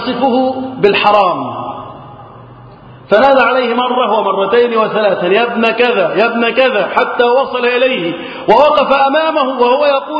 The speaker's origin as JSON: {"language": "Arabic", "country": "Egypt", "said": "اللهم احفظ بلدنا مصر وسائر بلاد المسلمين من الفتن."}